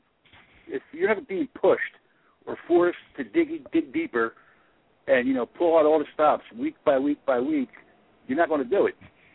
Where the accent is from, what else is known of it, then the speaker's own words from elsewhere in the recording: Philadelphia, Pennsylvania, United States; I was a 5-year-old kid growing up in South Philly. Bruno Sammartino was my favorite wrestler.